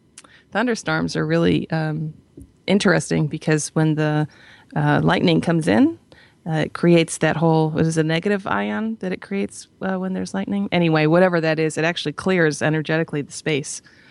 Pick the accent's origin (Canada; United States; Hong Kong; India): United States; New York; I grew up in New York State, so I'm very familiar with driving a car in a blizzard.